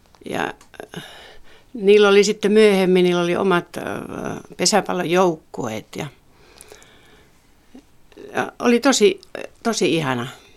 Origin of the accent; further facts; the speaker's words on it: Tampere, Pirkanmaa, Finland; kun tultiin uskottavasta ympäristöstä Tampereelta kaupungista.